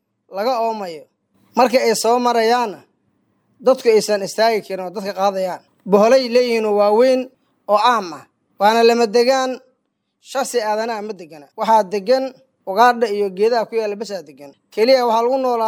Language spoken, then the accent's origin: Somali; Lower Shabelle, Somalia; ani waxaan ka socdaa gobolka Shabeelada Hoose wilaayada gobolka Shabeelada Hoose waa wilaayada badna leh barina leh wabi